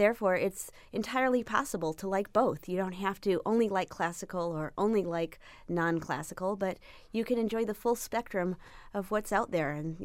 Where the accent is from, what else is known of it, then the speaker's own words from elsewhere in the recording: Chicago, Illinois, United States; Being a Chicagoan, growing up with the blues, of course, that has a special place in my heart.